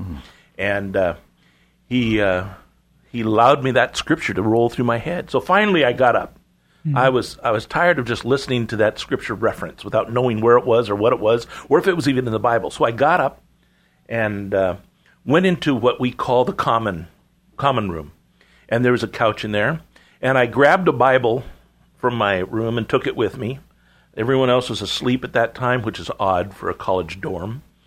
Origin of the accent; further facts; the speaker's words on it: Seattle, Washington, United States; But the amazing part is when I grew up in Seattle, I had opportunities upon opportunities to be able to excel in many different things.